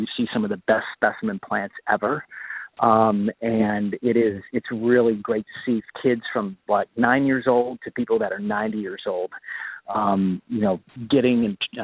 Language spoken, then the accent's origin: English; Centerville, Ohio, United States; I grew up in Ohio, as I said, and I grew up in this place called Centerville, and where we planted trees in Centerville High School.